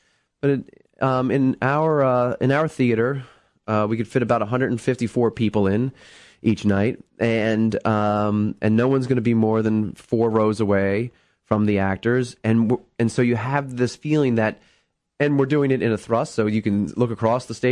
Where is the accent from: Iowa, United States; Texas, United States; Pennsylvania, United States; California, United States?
Pennsylvania, United States; In central Pennsylvania, mm-hmm. South Central PA.